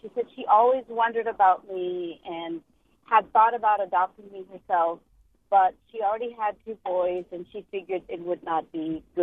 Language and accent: English; Texas, United States; now in New Hampshire, United States; I live in New Hampshire now, but I'm originally from Texas.